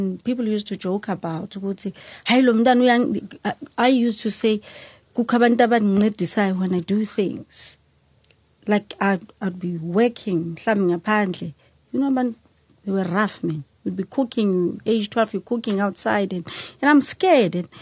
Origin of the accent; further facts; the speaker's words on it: Eastern Cape, South Africa; also born or lived in Mbabane, Eswatini; Then we moved from Mabubane to Eastern Cape. Eastern Cape, this is when it became clear. I was able to see things that other people could not see with their naked eye.